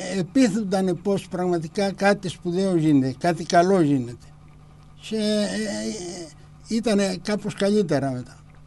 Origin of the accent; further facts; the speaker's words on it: Kasteli Pediados, Crete, Greece; είμαι από το Καστέλι Παιδιάδος δίπλα